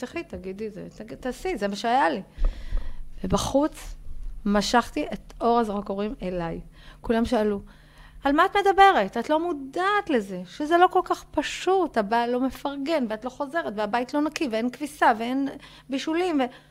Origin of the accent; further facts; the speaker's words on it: Ramat Gan, Tel Aviv District, Israel; ואני גדלתי ברמת גן.